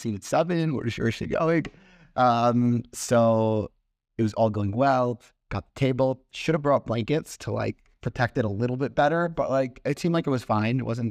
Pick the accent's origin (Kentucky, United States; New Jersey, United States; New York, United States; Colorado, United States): New Jersey, United States; Fort Lee; born there; Yeah, I was born in Fort Lee.